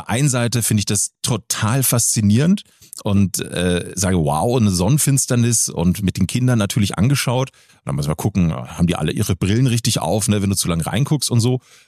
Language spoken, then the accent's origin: German; Munich, Bavaria, Germany; So, wie gesagt, ich komme aus München.